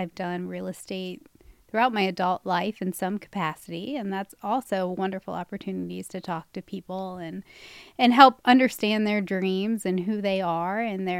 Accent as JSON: {"language": "English", "town": "Cincinnati", "region": "Ohio", "country": "United States", "tie": "born or raised there", "said": "I was raised in Cincinnati. In an area called Northside, which is kind of in the heart of the city near the University of Cincinnati. So a pretty diverse area."}